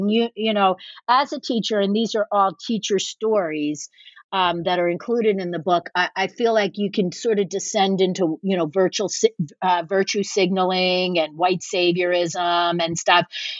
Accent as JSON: {"language": "English", "town": "Philadelphia", "region": "Pennsylvania", "country": "United States", "said": "And the minute he found out that I was from Philadelphia, you know, I'm a 60, you know, soon to be 63 year old white woman"}